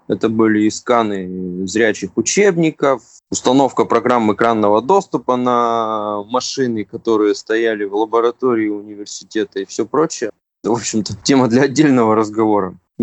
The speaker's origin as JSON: {"language": "Russian", "town": "Yekaterinburg", "region": "Sverdlovsk Oblast", "country": "Russia", "tie": "born or raised there", "lives_now": "Khabarovsk, Russia", "said": "30 лет, сам родом из Екатеринбурга, на данный момент проживаю в Хабаровске."}